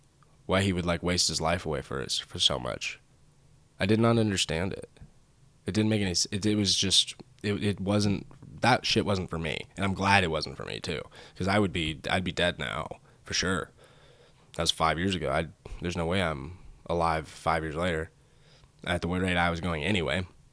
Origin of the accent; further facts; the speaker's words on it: California, United States; L.A., I'm not from LA, by the way. I am from Northern California.